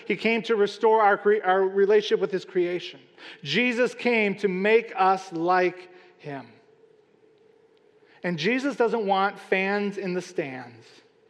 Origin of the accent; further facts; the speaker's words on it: Wisconsin, United States; When I was growing up in Wisconsin, I was working retail, and on Sunday afternoon when the Packer game was on